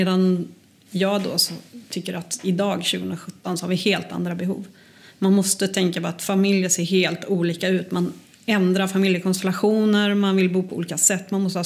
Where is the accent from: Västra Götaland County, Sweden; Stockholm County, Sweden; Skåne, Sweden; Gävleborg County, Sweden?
Västra Götaland County, Sweden; Gothenburg; also born or lived in Botswana / Mozambique / Iceland / Finland; now in Gotland, Sweden; Nej, jag är ju från Göteborg.